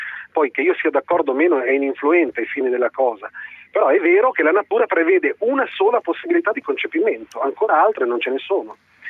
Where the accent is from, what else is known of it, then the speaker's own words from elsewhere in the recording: Ferrara, Emilia-Romagna, Italy; No, sono di Ferrara